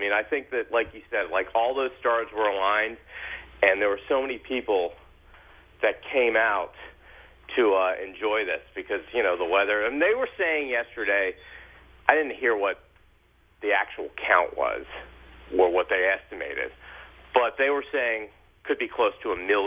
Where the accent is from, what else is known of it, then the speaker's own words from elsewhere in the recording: Washington, District of Columbia, United States; I'm a Washington fan because I'm from Washington.